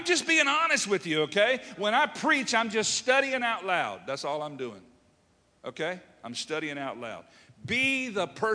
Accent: Hertford, North Carolina, United States; I remember growing up in Hertford, North Carolina, and fishing.

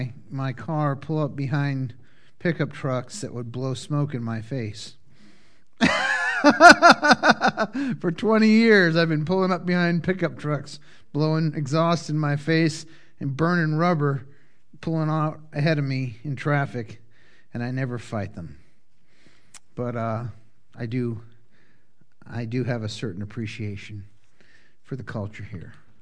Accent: Massachusetts, United States; You know, growing up in Massachusetts as a boy, watching that and the Dukes of Hazzard was my understanding of this place and these people.

